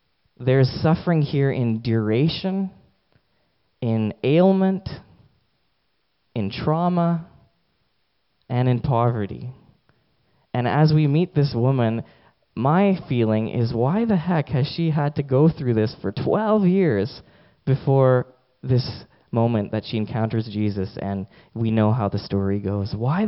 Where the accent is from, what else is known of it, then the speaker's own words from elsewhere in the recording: Delhi, India; born there; I was born in Delhi, and so that's where I go to visit my extended family.